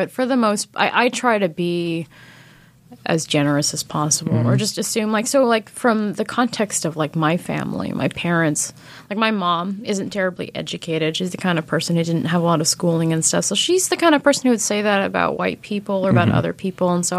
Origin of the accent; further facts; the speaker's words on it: Anaheim, California, United States; I'm from Orange County originally. I'm from Anaheim, but I went to school in Philadelphia, and then I came back to work for Voice of OC.